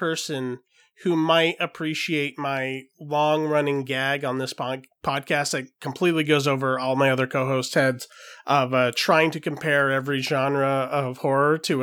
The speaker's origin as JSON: {"language": "English", "town": "Los Angeles", "region": "California", "country": "United States", "said": "from Los Angeles, California."}